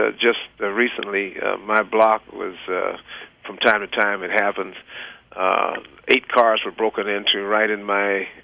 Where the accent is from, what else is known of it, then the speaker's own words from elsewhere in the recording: South Carolina, United States; Well, yeah, I'm from South Carolina, and I attended South Carolina State University as well as Morris in South Carolina.